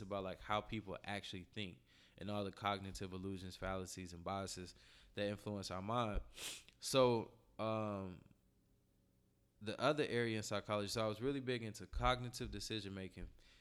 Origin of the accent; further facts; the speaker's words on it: Florida, United States; Like, I'm from Florida. You know, I drive 5 hours.